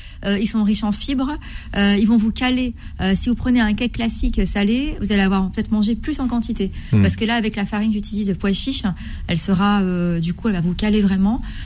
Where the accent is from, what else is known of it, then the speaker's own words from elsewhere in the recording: Morocco; voilà, je suis du Maroc